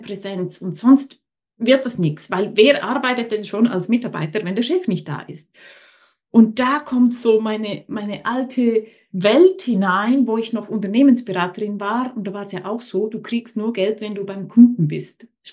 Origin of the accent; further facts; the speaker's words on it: Switzerland; ich bin aus der Schweiz